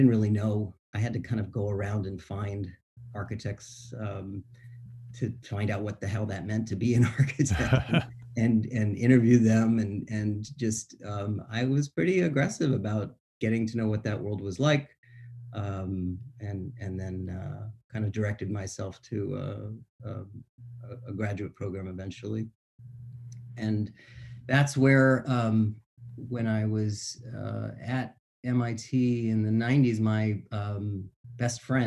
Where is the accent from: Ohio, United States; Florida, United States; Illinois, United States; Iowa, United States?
Florida, United States; also born or lived in Boston; My family's from New England. I was born in Boston. And when I was young, my dad was in the Army. We moved around a lot, and I ended up at a pretty young age down in Florida.